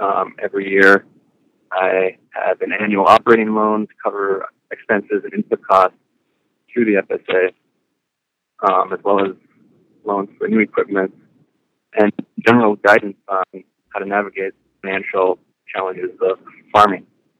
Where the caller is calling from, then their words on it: Alexandria, Minnesota, United States; I'm on the road near Alexandria, Minnesota.